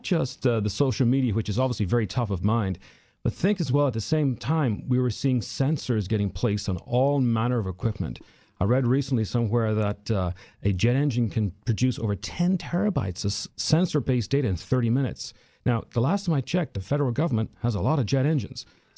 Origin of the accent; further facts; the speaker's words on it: Ireland; Well, I'm originally from Ireland.